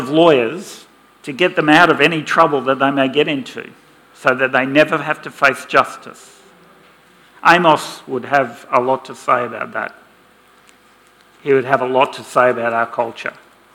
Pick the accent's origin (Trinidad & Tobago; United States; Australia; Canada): Australia; Geraldton, Western Australia; I'm from Geraldton, it's part of the deal.